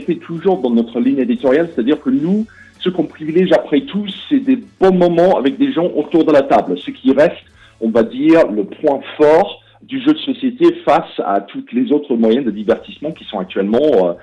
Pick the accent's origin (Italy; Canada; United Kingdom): United Kingdom; French is a second language; now in France; comme vous pouvez peut-être entendre avec mon accent, je suis pas né en France, je suis d'origine britannique.